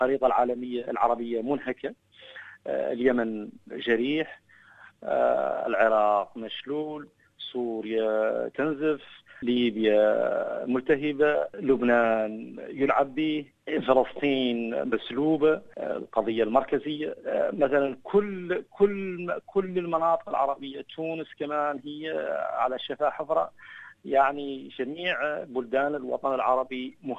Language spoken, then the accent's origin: Arabic; Mauritania; فنحن عرب، فنحن لبنانيين، فنحن موريتانيين، لبناني موريتاني، تربينا على النزعة العربية